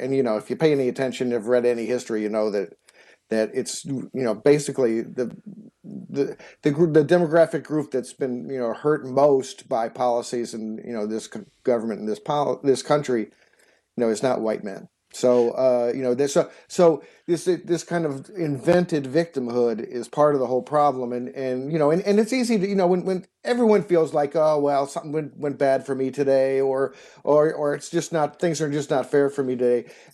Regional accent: Evanston, Illinois, United States; I'm actually from Evanston, which is, you know, but the bordering suburb north of Chicago.

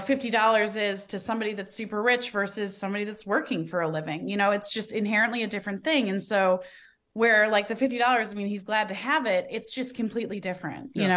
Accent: Detroit, Michigan, United States; And I'm from Detroit, you know, we've been really hit, but we saw Detroit really get built up

